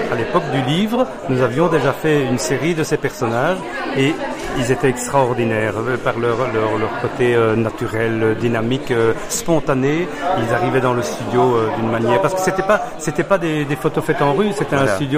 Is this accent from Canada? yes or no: no; Brussels, Belgium; Et après, moi j'ai découvert Namur. Je suis bruxellois.